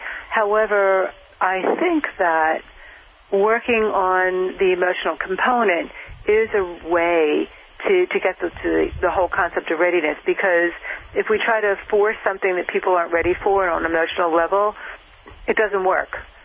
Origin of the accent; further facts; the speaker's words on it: New York, United States; now in New Hampshire, United States; And I come from New York, and now I live in New Hampshire.